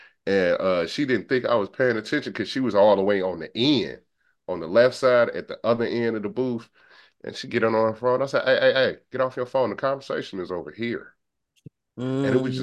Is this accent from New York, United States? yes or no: no; Champaign, Illinois, United States; Like, he from, I'm from Champaign. He from Springfield, Illinois. And it's right down the way.